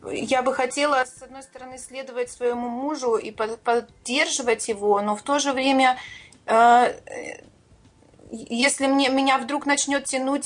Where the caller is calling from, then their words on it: Germany; Из Германии.